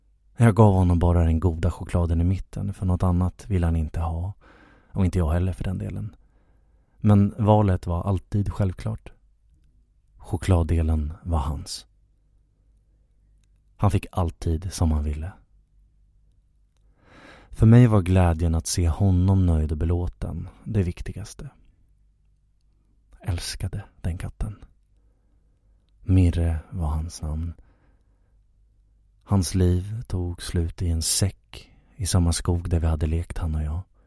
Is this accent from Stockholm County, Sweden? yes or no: yes; Nykvarn, Stockholm County, Sweden; Jag kommer från Nykvarn, ett litet brukssamhälle utanför Södertälje i Stockholms län. Det är där jag har mina rötter